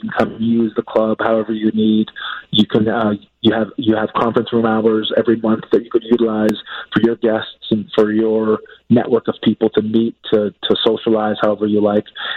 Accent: Chicago, Illinois, United States; So I'm a Chicagoan and I'm an entrepreneur.

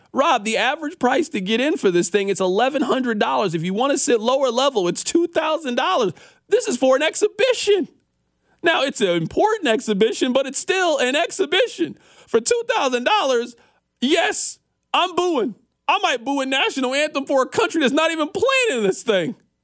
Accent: Kansas City, Missouri, United States; I grew up in Kansas City. I've never been to an NHL game before.

